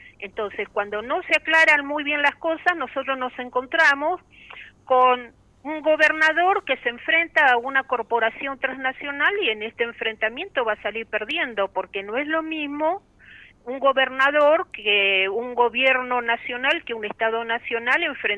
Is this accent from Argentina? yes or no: yes; Argentina; now in Buenos Aires, Argentina; Si yo también soy argentina, por más que viva en esta ciudad de Buenos Aires